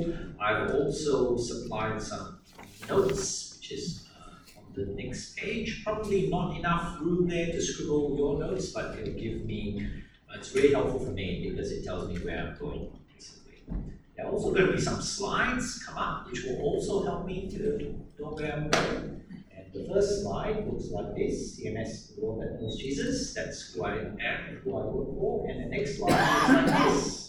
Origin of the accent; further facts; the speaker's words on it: Malaysia; also born or lived in Singapore; What you need to know about my family as well is that I started as a Malaysian national, but aged about 9, my family moved to the southern tip of peninsula Malaysia. I was sent to school with my sister in Singapore